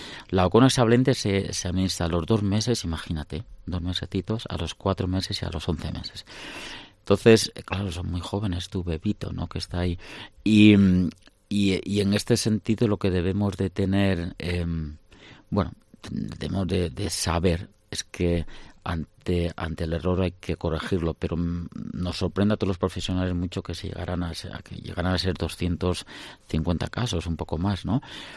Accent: Bilbao, Basque Country, Spain; Ya es que yo soy de Bilbao

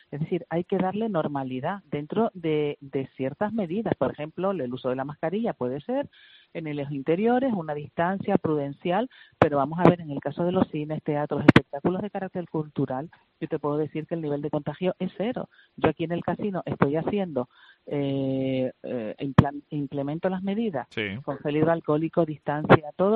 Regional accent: Canary Islands, Spain; Es nuestra responsabilidad como canarios primero, pero también como españoles, ¿no?

